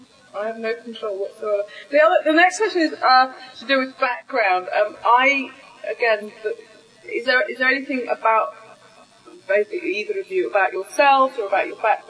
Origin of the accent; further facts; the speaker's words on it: South East England, United Kingdom; also born or lived in Canada; ended up being brought up in a sort of commune in Sussex. And I speak the way I do, and how I present myself to the world is actually a device, if you like, because it's nothing to do with my background.